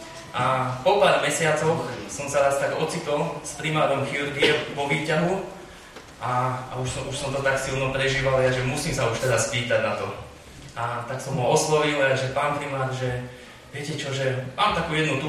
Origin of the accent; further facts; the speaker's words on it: Dunajská Streda, Trnava Region, Slovakia; tam u nás v Dunajskej strede, tam máme také dvojjazyčné obecenstvo, alebo ľudskú populáciu, sú tam aj Slováci, aj Maďari.